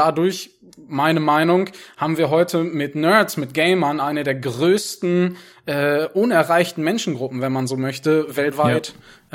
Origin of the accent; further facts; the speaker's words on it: Lemgo, North Rhine-Westphalia, Germany; Ich komme aus Lemgo, das liegt in der Nähe von Bielefeld, wer das schon mal gehört hat und dran glaubt.